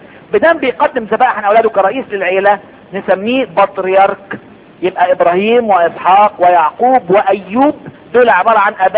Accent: Egypt; واحنا منهم على فكرة. لان احنا مصريين

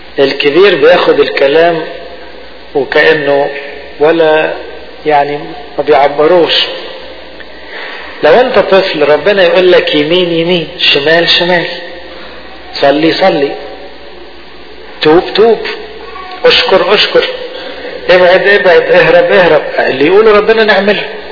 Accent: Egypt; احنا ساعات بالذات كمصريين يعني ما بنعرفش نفرح

